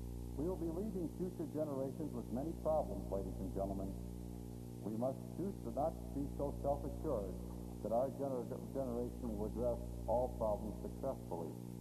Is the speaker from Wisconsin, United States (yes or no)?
no; Detroit, Michigan, United States; Now, Adlai Stevenson paid a visit to my hometown of Detroit during the 1962 election